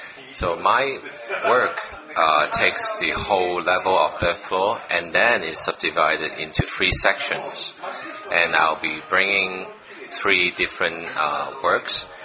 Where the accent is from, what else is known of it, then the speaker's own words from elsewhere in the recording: Hong Kong; Hello friends of Japan … from Hong Kong.